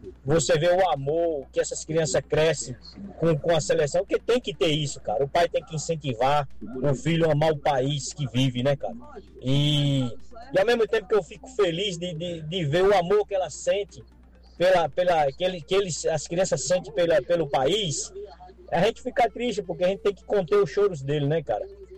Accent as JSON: {"language": "Portuguese", "country": "Brazil", "said": "Eu, como brasileiro, de verdade, como patriota dessa bandeira, desse país"}